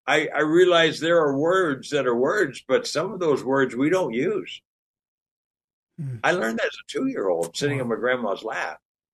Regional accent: Pasadena, California, United States; I grew up in Pasadena, California.

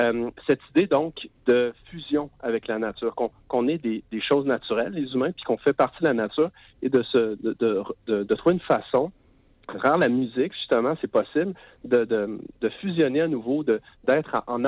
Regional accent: Paraguay; comme mes origines à moi, mes origines culturelles. Je viens du Paraguay

